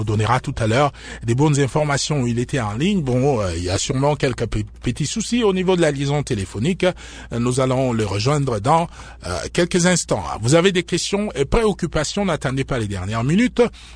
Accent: DR Congo; lorsqu'il y a des fortes chaleurs comme ici chez nous en RDC

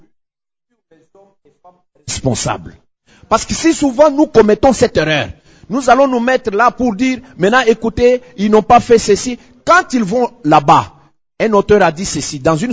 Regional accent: DR Congo; chez nous, au Congo, c'est l'inverse.

